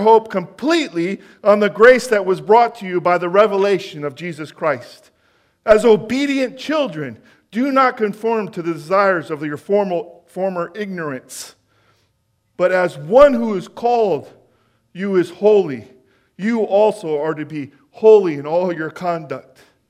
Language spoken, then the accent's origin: English; California, United States; You know, growing up in Northern California, I know what it's like to float down a river.